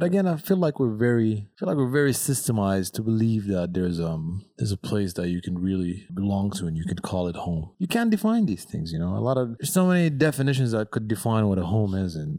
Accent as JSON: {"language": "English", "town": "Shendi", "region": "River Nile", "country": "Sudan", "tie": "born or raised there", "said": "I live in Chendi, which is up north, and I'm from Chendi originally, where the pyramids are located around that area. Even when I was a kid there, because I was born in Sudan, I never knew we had pyramids."}